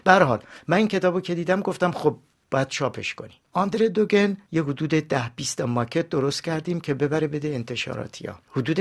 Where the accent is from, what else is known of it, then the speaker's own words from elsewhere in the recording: Iran; گفتم آره من از ایران اومدم.